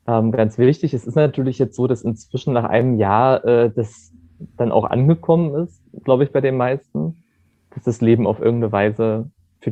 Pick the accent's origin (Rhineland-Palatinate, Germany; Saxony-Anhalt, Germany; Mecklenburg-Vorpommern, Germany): Saxony-Anhalt, Germany; Wernigerode; also in der Stadt, also Wernigerode, wo ich herkomme